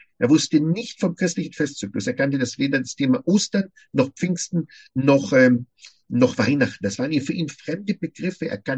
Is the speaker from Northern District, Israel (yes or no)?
no; Jerusalem, Jerusalem District, Israel; Jesus lebte in Israel, wo ich geboren werden durfte, in Jerusalem. Er lebte dort einen Katzensprung von mir entfernt. Ich bin in der Neustadt aufgewachsen